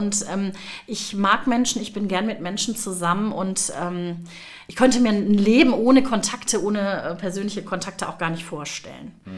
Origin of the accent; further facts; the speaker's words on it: Gelsenkirchen, North Rhine-Westphalia, Germany; born there; now in Bunde, Germany; Ja, also gebürtig bin ich aus Gelsenkirchen, also ganz tiefes Ruhrgebiet, wie man so schön sagt.